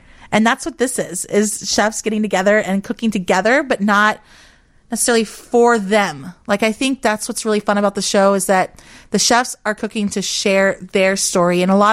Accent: Texas, United States; I think Mexican food, I'm from Texas. So Tex-Mex, I don't hate on it because I love it so much.

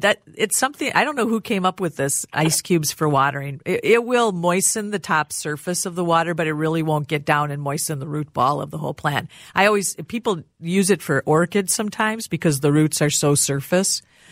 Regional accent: Rochester, Minnesota, United States; I grew up in Rochester, and we'd drive Highway 14.

